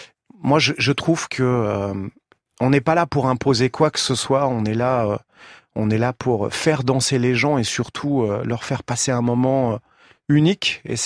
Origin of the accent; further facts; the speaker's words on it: France; quand j'étais gamin en France